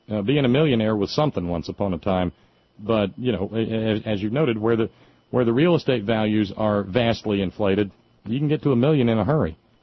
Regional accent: Alabama, United States; you go down to where I was born and raised in Alabama, lot less demand, lot cheaper home prices.

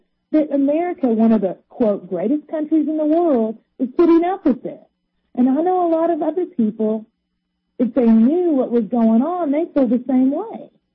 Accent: Kansas City, Missouri, United States; I was raised on Polish Hill in Kansas City

